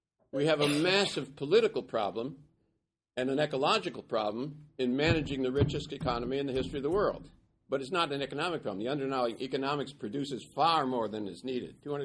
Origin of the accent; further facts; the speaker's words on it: Racine, Wisconsin, United States; Think Cleveland or my hometown, Racine, Wisconsin.